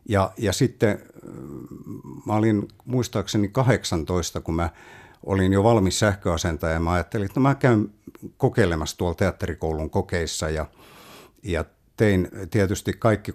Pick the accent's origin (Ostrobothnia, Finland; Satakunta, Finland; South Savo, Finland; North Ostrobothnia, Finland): Satakunta, Finland; Pori; born there; isä ja äiti, kun oli ensimmäisen kerran evakossa, niin he oli Porissa ja sinne mä synnyin. Ja … joka on myöskin näyttelijä, niin me synnyttiin Porissa.